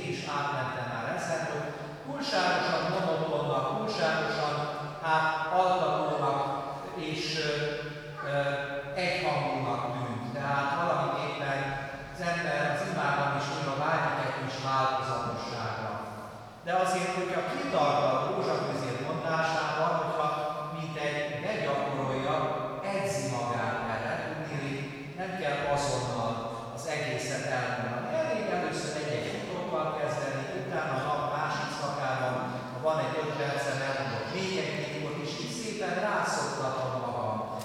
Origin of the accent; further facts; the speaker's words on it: Novi Sad, Vojvodina, Serbia; born there; az én szülővárosom Újvidék mellett